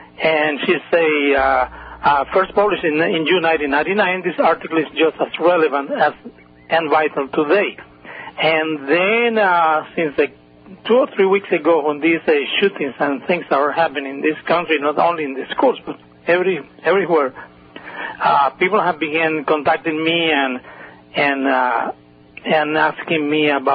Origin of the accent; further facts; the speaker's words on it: Cuba; moved away; also born or lived in Zurich, Switzerland; I'm from Cuba. And in 1981, I escaped from Cuba with my family, and we ended up in Switzerland. And then I was living in Zurich.